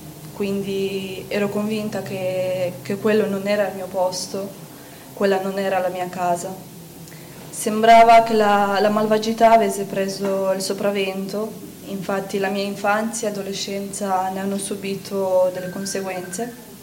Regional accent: Romania; ho 24 anni, come ha detto prima ci siamo sposati da poco, sono rumena, provengo da una famiglia povera

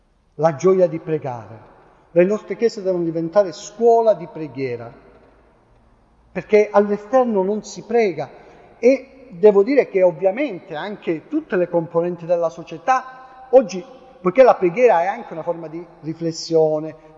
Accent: Calabria, Italy; sono calabrese, sono un po' bravo

